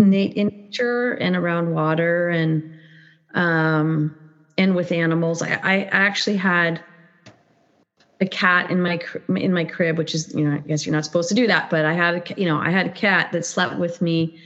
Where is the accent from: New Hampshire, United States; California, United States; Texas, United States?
California, United States; I'm from originally from California in the United States. Grew up along the coastline, so the estuaries and beaches, a water person.